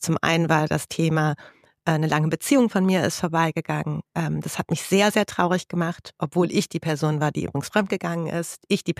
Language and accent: German; Duisburg, North Rhine-Westphalia, Germany; born there; Ich komme aus Duisburg gebürtig